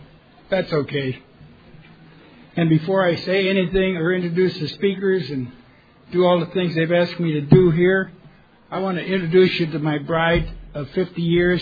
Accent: Buffalo, New York, United States; I'm originally from Buffalo, New York, and my dad was born up in the Six Nations here in Brantford, Ontario, Canada

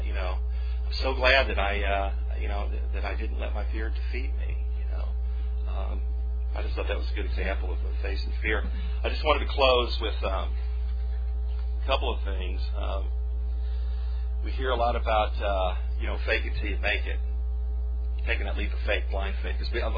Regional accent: Dallas, Texas, United States; the church that I grew up in Dallas, Texas, Midway Hills Christian Church, is having their 50th anniversary.

